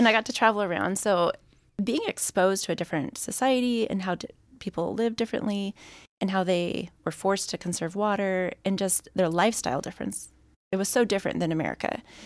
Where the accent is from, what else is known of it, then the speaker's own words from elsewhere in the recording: Kirkland, Washington, United States; now in Seattle, United States; I grew up in Kirkland. So raising my family and purposely staying in Seattle